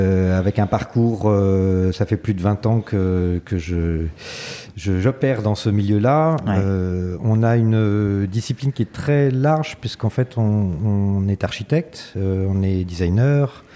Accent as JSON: {"language": "French", "town": "Paris", "region": "Île-de-France", "country": "France", "tie": "born or raised there", "said": "Je suis parisien au départ, d'origine libanaise. Voilà, mon grand-père était libanais"}